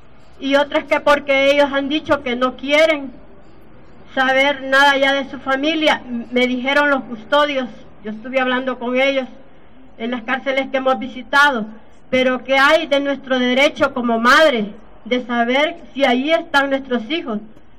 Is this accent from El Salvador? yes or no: yes; El Salvador; vengo del país de El Salvador.